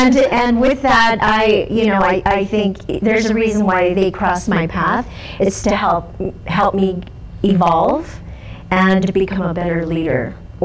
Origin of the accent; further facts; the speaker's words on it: Los Angeles, California, United States; And I have found work living and growing up in Los Angeles is really such a beautiful place to grow up because of the diversity.